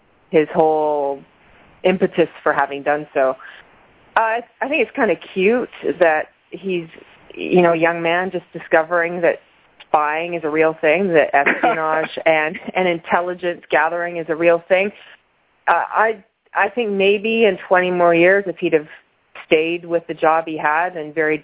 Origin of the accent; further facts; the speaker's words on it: Toronto, Ontario, Canada; also born or lived in New York / Washington; now in Paris, France; back home in Canada. I'm originally from Canada. I live in Paris now. I've lived throughout the U.S., mainly New York and Washington, but yeah, I spent the holidays in Toronto